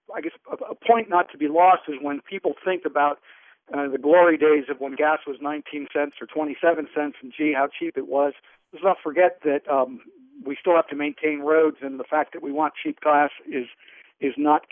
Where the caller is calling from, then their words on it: Charlottesville, Virginia, United States; From Charlottesville.